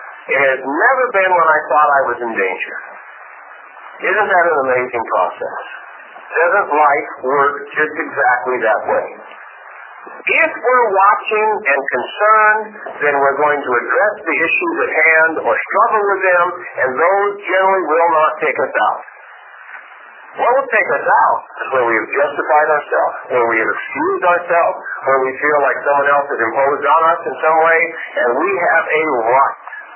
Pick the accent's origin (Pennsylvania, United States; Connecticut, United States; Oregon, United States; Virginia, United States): Oregon, United States; now in Kennewick, United States; And I grew up in Oregon, there was fog all over the place.